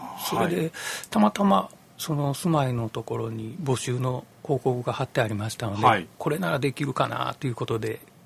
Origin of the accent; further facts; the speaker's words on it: Kyoto, Japan; 市内で、